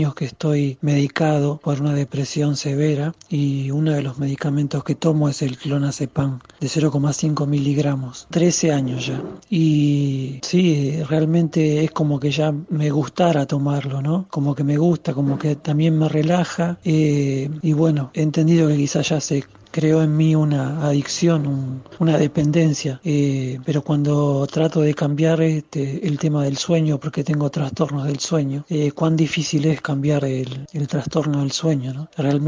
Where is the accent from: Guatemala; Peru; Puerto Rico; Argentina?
Argentina; Buenos Aires; soy de Buenos Aires.